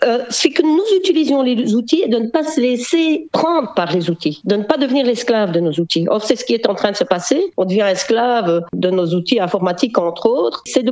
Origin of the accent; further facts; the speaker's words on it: Belgium; accent: Belgian; now in Hanover, Germany; Moi, je suis belge, je suis arrivée à Hanovre il y a juste un an.